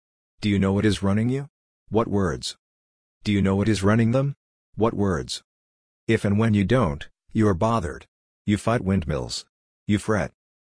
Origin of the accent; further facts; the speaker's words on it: Hungary; first language Hungarian; English is a second language; I didn't get the hang of it until I looked what the word is in Hungarian, my mother tongue.